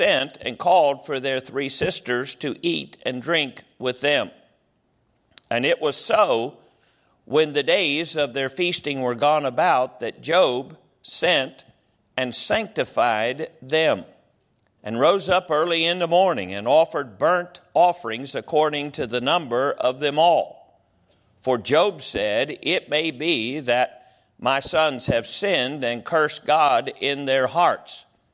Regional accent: West Virginia, United States; All right, I'm from West Virginia. That just doesn't sound right to me.

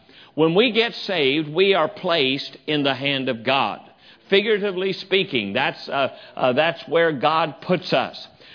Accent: West Virginia, United States; also born or lived in Illinois; I grew up down in West Virginia, and I pastored there for about 12 and a half, 13 years before going to Illinois.

